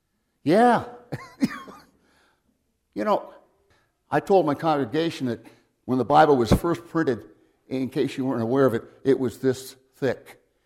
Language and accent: English; Los Angeles, California, United States; moved away as an adult; I was born and raised in a small town in California called Los Angeles. You might have heard of it. I was raised in the Catholic Church. Went to Catholic school all the way through high school.